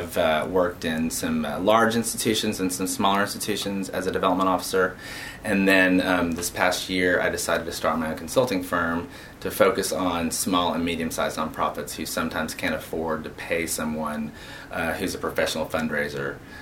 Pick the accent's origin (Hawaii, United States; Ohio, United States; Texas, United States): Texas, United States; Dallas; also born or lived in Baton Rouge; now in Houston, United States; So I started in Baton Rouge. As soon as I graduated from LSU, I came to Houston. I grew up in Dallas, so I wound up back in Texas